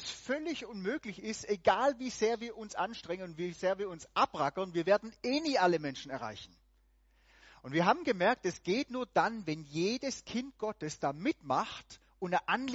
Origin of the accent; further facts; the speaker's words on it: Baden-Württemberg, Germany; Ich bin aus dem Hohenlohe-Kreis. Und wir haben schon an verschiedenen Plätzen gewohnt. Und im Moment wohnen wir wieder in Süddeutschland.